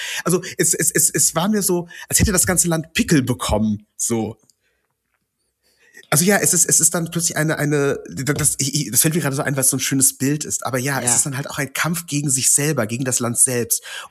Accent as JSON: {"language": "German", "region": "West Germany", "country": "Germany", "tie": "born or raised there", "said": "ich bin als jüdischer Junge in Westdeutschland groß geworden."}